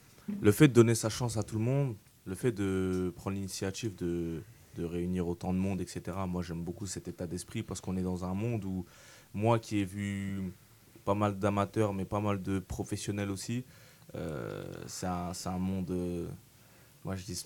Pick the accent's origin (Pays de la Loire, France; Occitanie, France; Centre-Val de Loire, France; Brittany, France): Centre-Val de Loire, France; Tours; faire une petite scène chez moi, au Sanitas, où est-ce que j'ai grandi